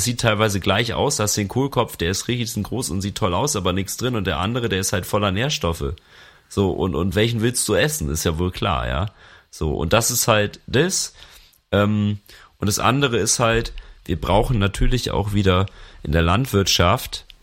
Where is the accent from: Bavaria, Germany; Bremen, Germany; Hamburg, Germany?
Bremen, Germany; ich komme aus Norddeutschland, ich bin ja eigentlich Bremer Jung. Und in meiner Kindheit gab es da noch ganz, ganz viel Weiden